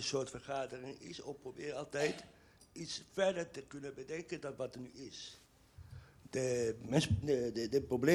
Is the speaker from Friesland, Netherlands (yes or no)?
no; The Hague, South Holland, Netherlands; Ik kom uit Den Haag.